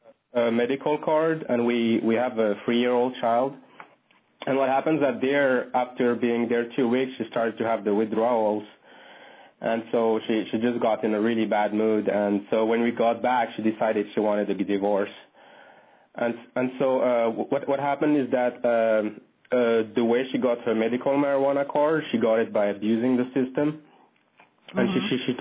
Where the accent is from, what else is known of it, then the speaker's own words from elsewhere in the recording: East Bay, California, United States; I'm actually from the East Bay.